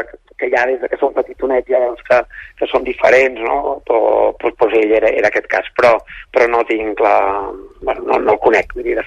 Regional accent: Catalonia, Spain

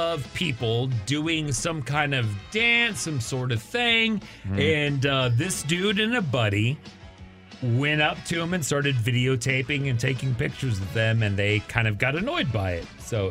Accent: Amarillo, Texas, United States; Okay, I'm from Amarillo, Texas.

